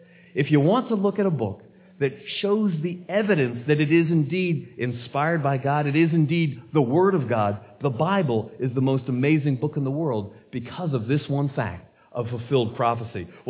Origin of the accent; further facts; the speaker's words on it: Trenton, New Jersey, United States; born there; I was born in Trenton, New Jersey. It's an unpleasant town in many respects.